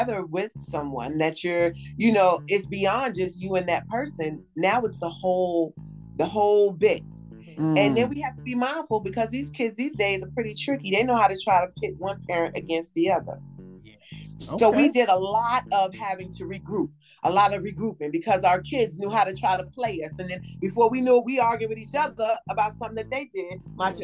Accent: New York, United States; Because I'm from New York and I might know how to walk the concrete ground a little bit more than anybody else

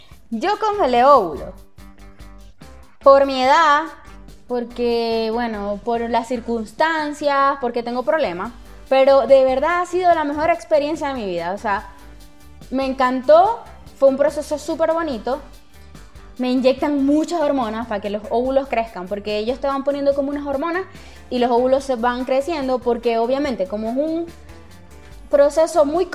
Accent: Venezuela; now in Chile; desde que yo llegué a Chile, uno decía, es venezolano. O sea, soy venezolano.

